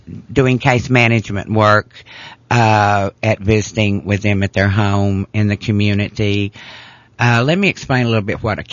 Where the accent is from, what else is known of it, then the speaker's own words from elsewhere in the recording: Texas, United States; I am originally from Texas.